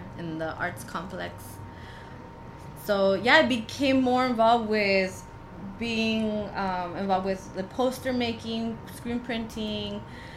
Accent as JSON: {"language": "English", "town": "Highland Park", "region": "California", "country": "United States", "tie": "born or raised there", "said": "Franklin. I grew up in Highland Park."}